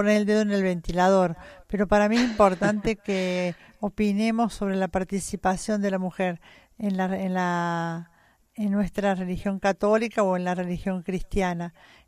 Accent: Argentina

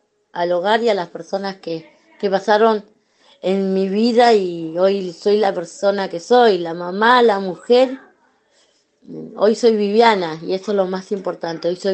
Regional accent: Buenos Aires, Argentina; soy de Bajo Flores

